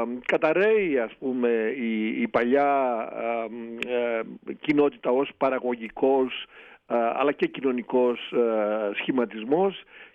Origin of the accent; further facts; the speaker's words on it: Thessaly, Greece; μεγαλώνοντας εκεί στις Τάνες και μεταξύ Χυμαδιών που ήταν στη Θεσσαλία και του ορεινού μας χωριού που είναι, ας πούμε, η Μητρόπολη μας, ο Γράμμος ή η Αϊτομιλίτσα.